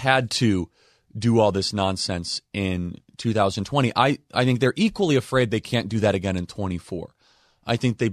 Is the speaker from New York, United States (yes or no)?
no; Arizona, United States; especially my home state of Arizona